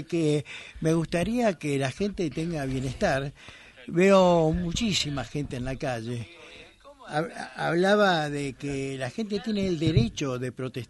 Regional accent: Buenos Aires, Argentina; Como porteño me sentía avasallado.

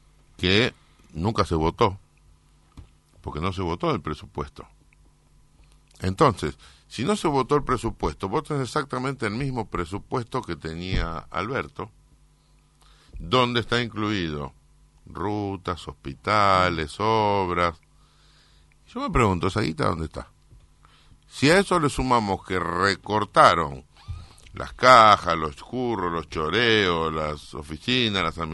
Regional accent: Argentina; La verdad que yo como argentino y como votante le puedo pegar a quien se me dé la gana.

